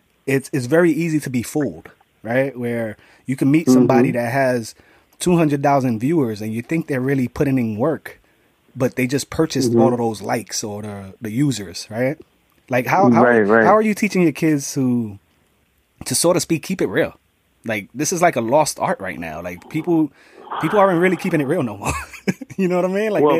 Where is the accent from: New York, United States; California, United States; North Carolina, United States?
New York, United States; Bronx; I was raised not too far from there. I was raised on Jackson Avenue, the 2 and the 5 train near St. Mary's Park.